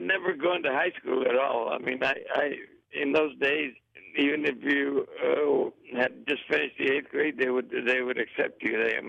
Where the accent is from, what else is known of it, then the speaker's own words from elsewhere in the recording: Florence, Arizona, United States; Florence, I would have probably still be running because it was a big ship.